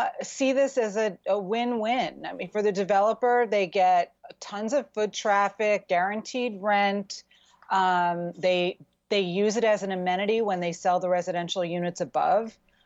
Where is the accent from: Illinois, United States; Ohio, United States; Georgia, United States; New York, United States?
New York, United States; Queens; I have some memories of growing up in Queens and going to the mall